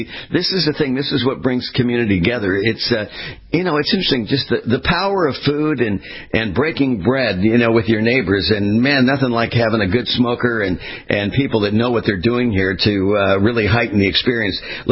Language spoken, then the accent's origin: English; California, United States; I'm with you. I grew up in California, so I went through the same thing.